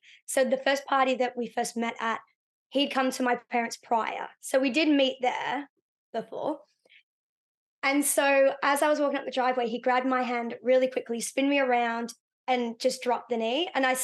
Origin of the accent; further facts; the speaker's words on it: Victoria, Australia; We grew up in the Yarra Valley.